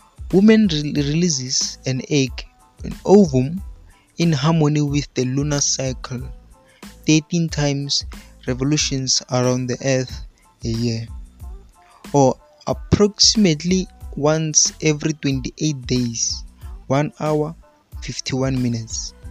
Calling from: South Africa; and I'm broadcasting live from South Africa.

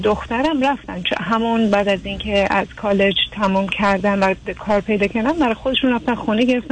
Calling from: United States; از امریکا تماس میگیرم

